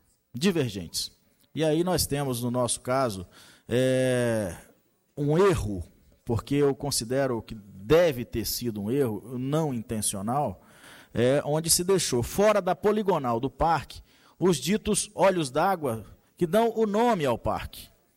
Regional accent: Northeast Region, Brazil; now in Brasília, Brazil; como nordestinos que migramos e fizemos a nossa vida aqui

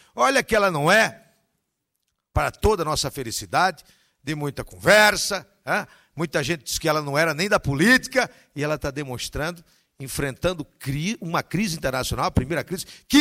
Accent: Ceará, Brazil; eu tenho brincado com isso, como bom cearense, com todas as dificuldades

